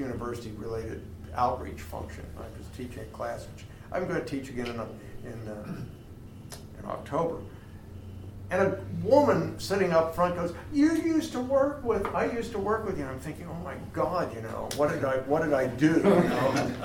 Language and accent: English; Pennsylvania, United States; I grew up here. I grew up in Bedford County. I'm a little area about 8 miles from Bedford. It's my home.